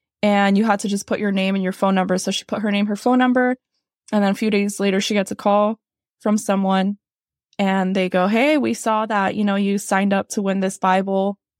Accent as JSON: {"language": "English", "town": "Sacramento", "region": "California", "country": "United States", "tie": "born or raised there", "said": "I grew up in Sacramento in California."}